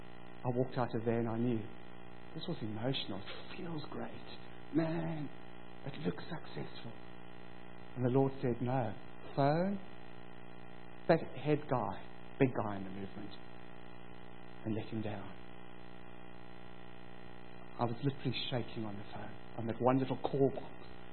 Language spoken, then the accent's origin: English; Cape Town, Western Cape, South Africa; Hey, I'm from Cape Town, it's 24/7.